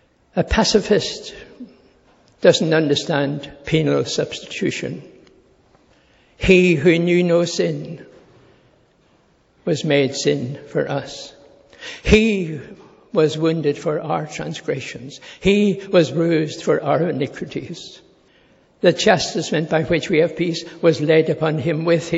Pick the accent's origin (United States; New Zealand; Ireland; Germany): Ireland; I'm Irish